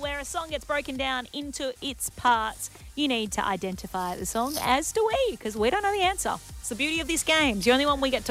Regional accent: Perth, Western Australia, Australia; At the clubs I grew up going to in Perth, there were dress codes.

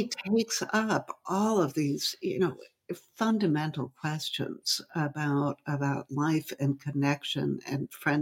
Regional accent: Midwest, United States; I was from the Middle West. I was really scared.

